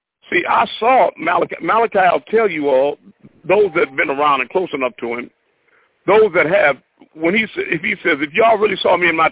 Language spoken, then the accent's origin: English; New Orleans, Louisiana, United States; born there; I was born in New Orleans myself.